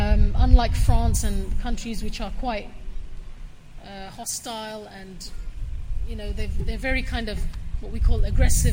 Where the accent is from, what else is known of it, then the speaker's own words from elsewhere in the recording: United Kingdom; we were born and brought up in Britain.